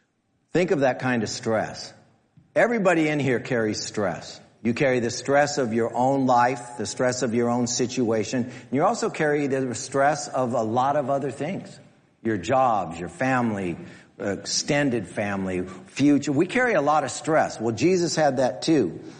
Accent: Santa Ana, California, United States; And I came from Santa Ana, so I was considered a hoedad.

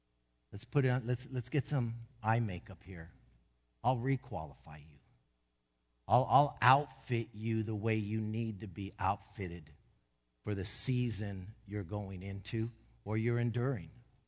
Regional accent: Santa Ana, California, United States; I grew up in Santa Ana.

